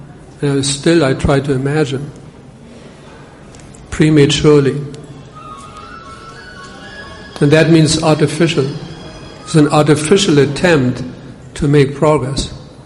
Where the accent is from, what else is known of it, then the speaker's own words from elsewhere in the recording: Germany; English is a second language; I'm from Germany. I'm a German. If someone tells me till nine, then that's it.